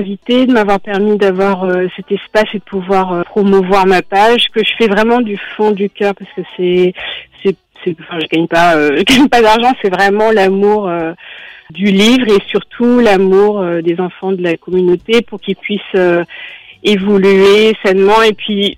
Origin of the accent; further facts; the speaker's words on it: France; born there; Oui, alors je suis née en France. Ouais. J'ai 39 ans.